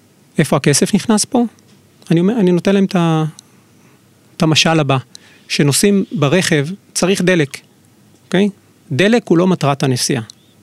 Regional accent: Jerusalem, Jerusalem District, Israel; אנחנו ירושלמים, התחלנו לעבור בשכונות בירושלים.

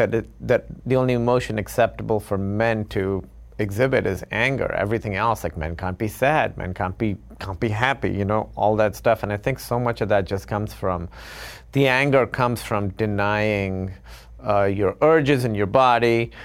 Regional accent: Karachi, Sindh, Pakistan; But I don't want to give the sense that growing up in Karachi was like this really scary thing

